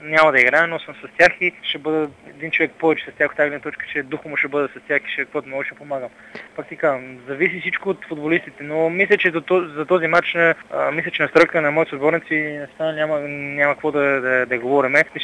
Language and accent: Bulgarian; Italy; съм израснал в Италия, познават ми хората в Италия